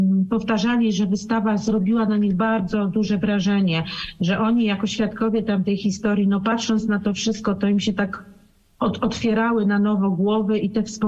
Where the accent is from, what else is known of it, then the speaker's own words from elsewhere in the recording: Lublin, Lublin Voivodeship, Poland; no my pochodzimy z Lublina z koleżanką